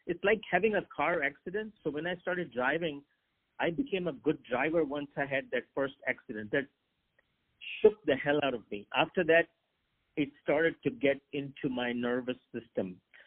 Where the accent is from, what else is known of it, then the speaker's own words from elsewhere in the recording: Pakistan; moved away; also born or lived in Hong Kong / China / Japan; And I'm from Pakistan. So Pakistan has a lot of doctors, as you may know. But I lived overseas.